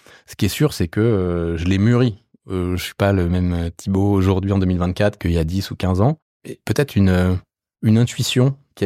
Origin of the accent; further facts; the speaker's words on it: Boulogne, France; si tu me demandes d'où je viens, je te dirais je suis breton, mais j'ai grandi à Boulogne.